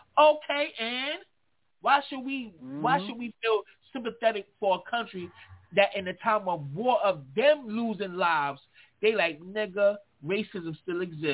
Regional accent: United States; And I'm proud to say that I am Black American. I've always been proud to be Black.

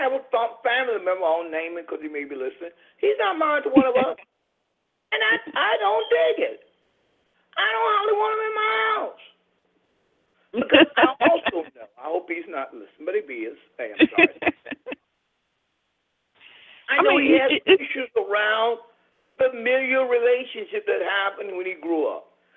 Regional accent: the South, United States; I mean, for example, I'm from the South.

